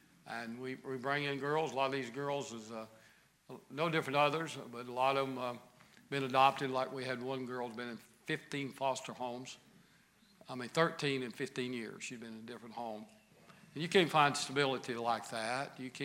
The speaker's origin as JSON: {"language": "English", "region": "the South", "country": "United States", "said": "My wife's a good cook, but she's from up north. And so I'm Southerner."}